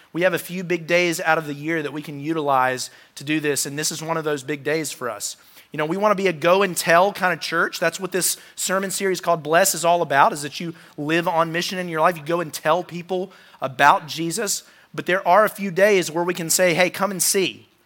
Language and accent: English; Roanoke, Virginia, United States; because I grew up in Roanoke and there were not that many good restaurants.